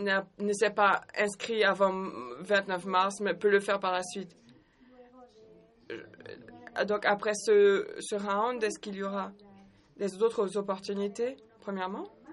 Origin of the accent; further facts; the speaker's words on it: Brazil; Je suis du Brésil, je vais au Brésil et .br est partout.